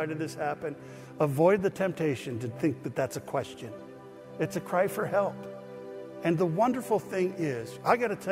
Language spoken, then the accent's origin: English; Vancouver, Washington, United States; You know where Amboy is? I grew up in Vancouver, so I knew.